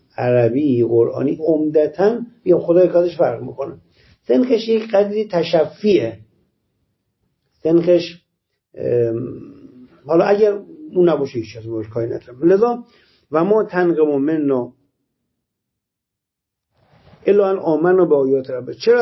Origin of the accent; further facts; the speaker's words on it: Iran; سر این نیست که آمریکا ما ایرانیم